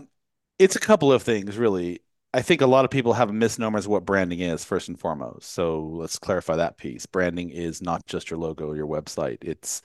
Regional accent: Charlotte, North Carolina, United States; He's a real estate developer here in my hometown of Charlotte.

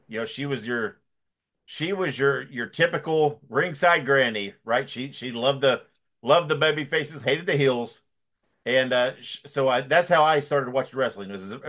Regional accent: Columbus, Indiana, United States; I was born and raised in Columbus, Indiana, which is kind of south central Indiana. We were about an hour from Indianapolis, about an hour from Louisville.

